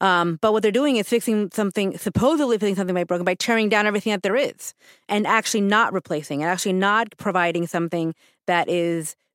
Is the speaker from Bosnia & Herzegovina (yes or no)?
no; Puerto Rico; now in United States; you and I grew up in Puerto Rico, where you have all the generations living like within, you know, five blocks of each other